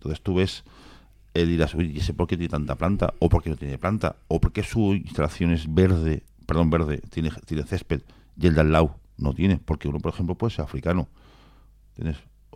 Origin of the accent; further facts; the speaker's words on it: Málaga, Andalusia, Spain; also born or lived in San Sebastián; now in Canary Islands, Spain; Nací en San Sebastián, pero crié en Málaga.